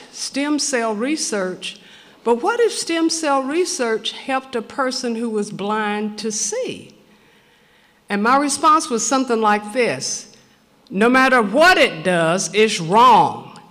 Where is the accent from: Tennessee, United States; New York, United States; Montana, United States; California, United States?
Tennessee, United States; Knoxville; born there; I knew that even though I was born in Knoxville Colored Hospital, I knew a God who cared much more about me than society did.